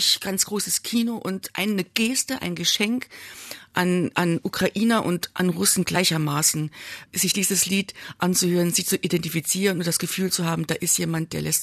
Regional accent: Saarbrücken, Saarland, Germany; born there; Also ich bin ja gebürtige Saarbrückerin und wohne aber in einem kleinen Dorf im nördlichen Saarland.

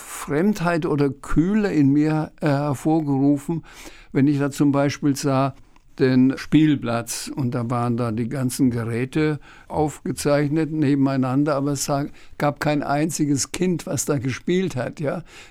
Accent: Schweinfurt, Bavaria, Germany; Ich bin in Schweinfurt geboren. Schweinfurt war eine Industriestadt und war eine der Städte in Deutschland, die am meisten und am häufigsten bombardiert wurden von den alliierten Flugzeugen.

